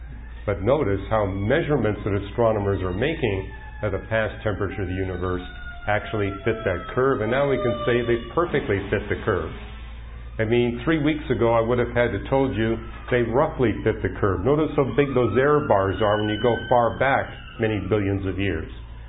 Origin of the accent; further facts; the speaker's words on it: Canada; I mean, growing up in Canada, we had all these different names for frost.